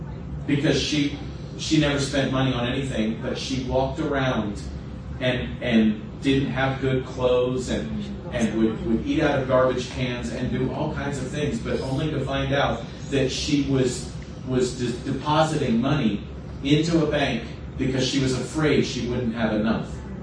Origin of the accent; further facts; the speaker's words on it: West Palm Beach, Florida, United States; I remember there was a story when I was growing up in West Palm Beach, Florida.